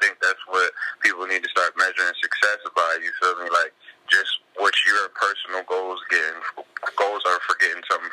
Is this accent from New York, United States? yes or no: no; Trenton, New Jersey, United States; Oh, well, man, I'm 27 years old, bro. I'm from Trenton, New Jersey.